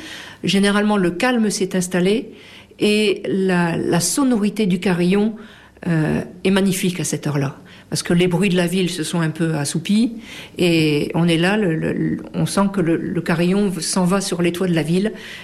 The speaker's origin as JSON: {"language": "French", "town": "Tourcoing", "region": "Hauts-de-France", "country": "France", "said": "Je suis effectivement de Tourcoing. Donc là-haut, dans le Nord, le carillon fait partie de la vie de tous les jours."}